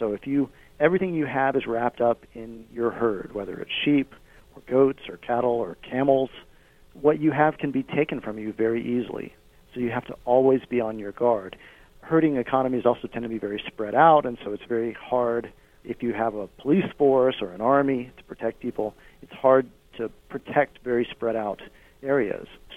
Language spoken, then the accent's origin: English; Alabama, United States; I'm a Southerner. I'm from Alabama. I spent all my childhood in the state of Alabama